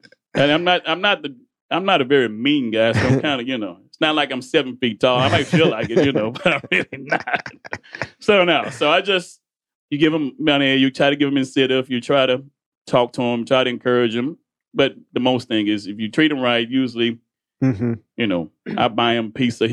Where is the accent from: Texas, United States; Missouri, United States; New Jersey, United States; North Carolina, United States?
Texas, United States; Houston; And Smoothie King's because I grew up on it in Houston.